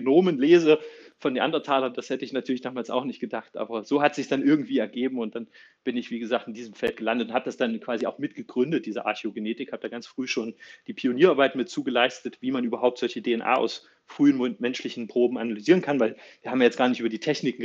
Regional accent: East Germany, Germany; Ich bin ja in Ostdeutschland groß geworden und das war gar nicht so leicht, da ranzukommen.

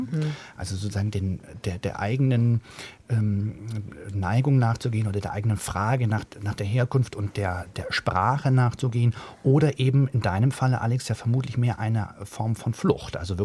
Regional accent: Hamburg, Germany; ich bin in einer Arbeitersiedlung in Hamburg aufgewachsen.

